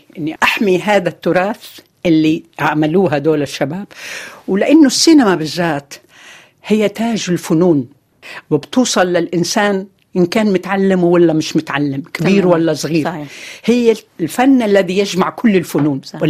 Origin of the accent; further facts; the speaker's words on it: Karak, Karak Governorate, Jordan; born there; أنا كمان من مواليد الكرك جنوب الأردن.